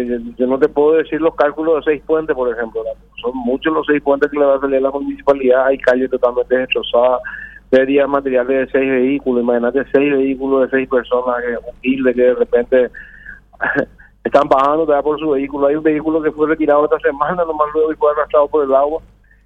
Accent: Villavicencio, Meta, Colombia; born there; Yo nací en Villavicencio y nunca he visto una tormenta de esta envergadura.

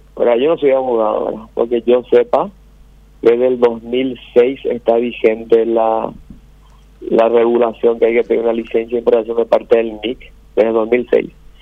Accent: Paraguay; nunca estuve tan orgulloso como paraguayo

